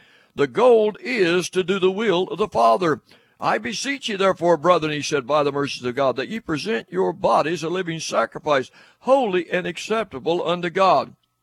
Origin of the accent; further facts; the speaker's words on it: Williamson, West Virginia, United States; I was born in Mingo County. I was born in Williamson, West Virginia back in 1935. I was born to West Virginian. I've lived in West Virginia all my life. I will die West Virginian